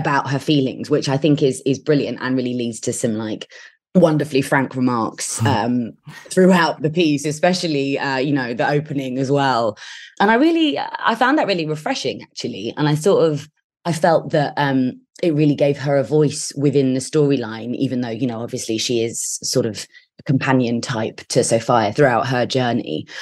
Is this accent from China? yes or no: no; London, United Kingdom; I'm a Londoner myself.